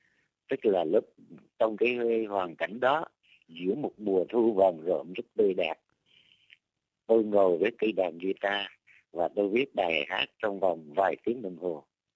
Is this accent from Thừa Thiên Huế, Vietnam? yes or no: no; Quang Nam, Vietnam; Làng quê hương tôi đất Quảng Nam là một miền đất rất tươi đẹp. Phía Tây có núi Trường Sơn, một dòng sông rất đẹp đó là dòng sông Thu.